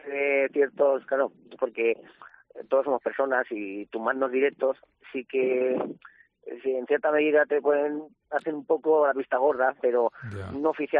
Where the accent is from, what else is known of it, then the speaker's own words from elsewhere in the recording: Valencian Community, Spain; yo como valenciano solicité bajar con ciertos medios